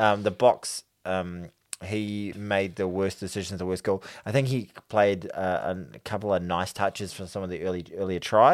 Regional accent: New Zealand; I'm a New Zealander.

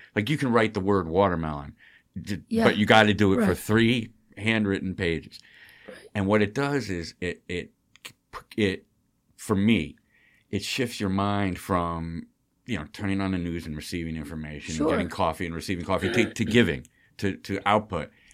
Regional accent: Rhinebeck, New York, United States; I grew up in Rhinebeck, and I saw … in the Civic Center in 1979.

